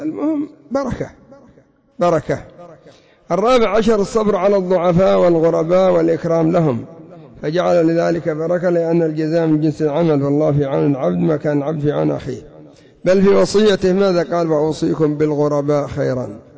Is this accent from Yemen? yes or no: yes; Yemen; كم عندنا في اليمن جامعات